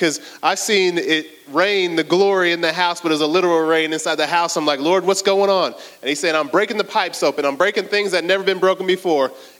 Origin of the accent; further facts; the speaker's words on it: British Virgin Islands; I'm British and I'm from Virgin Islands. So if you throw those two together, well, I'm nothing American or African.